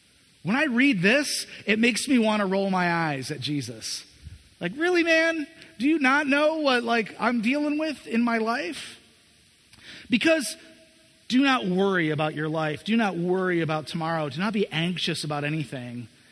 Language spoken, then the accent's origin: English; Jenison, Michigan, United States; Mexico was right next to where I grew up in Jenison.